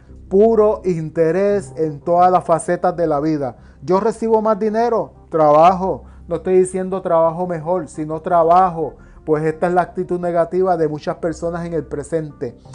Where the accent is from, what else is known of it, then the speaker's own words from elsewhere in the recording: Manatí, Puerto Rico; el paseo nocturno por la calle McKinley de mi pueblo de Manatí